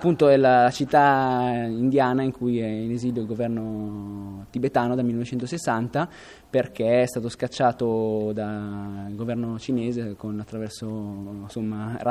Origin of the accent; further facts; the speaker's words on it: Como, Lombardy, Italy; io sono di Como